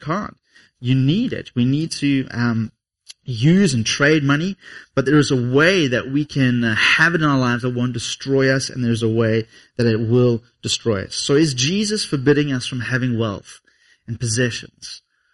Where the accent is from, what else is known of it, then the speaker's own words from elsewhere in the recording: England, United Kingdom; born there; I was born in England, so my nation of birth did something radical.